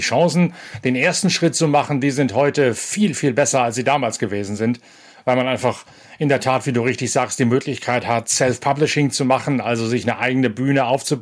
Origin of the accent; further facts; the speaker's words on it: Lower Saxony, Germany; das Speedway-WM-Finale 1983 im Norden, in Ostfriesland, meiner Heimat